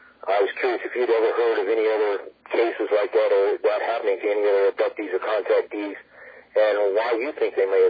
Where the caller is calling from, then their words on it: Arizona, United States; I'm calling from Arizona, and I'm the Arizona State Director for ICAR.